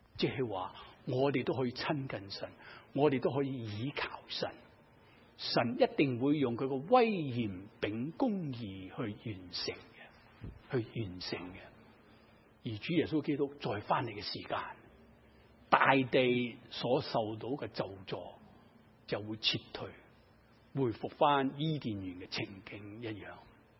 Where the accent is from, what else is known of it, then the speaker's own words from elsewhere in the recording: China; 古代好似我哋中国人系为农嘅